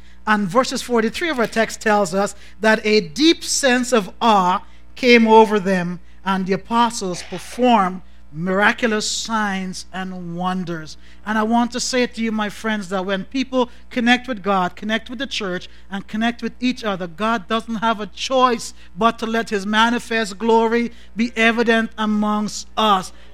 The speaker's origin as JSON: {"language": "English", "country": "Guyana", "lives_now": "Canada", "said": "and I'm from Guyana, the best country in the world. All right. Yet still, both of us live in Canada, the almost best country in the world."}